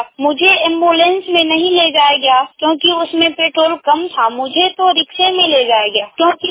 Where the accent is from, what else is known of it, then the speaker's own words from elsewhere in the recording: Mujahidpur, India; मैं ग्राम मुजाहिदपुर की रहने वाली हूँ और नारखस पंचायत की हूँ